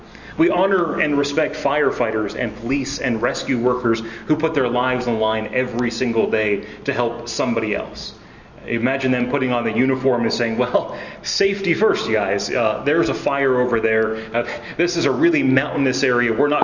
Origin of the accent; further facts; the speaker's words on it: West Virginia, United States; I grew up in West Virginia, so eating mud pies was pretty typical, drinking out of the spigot, all of those things.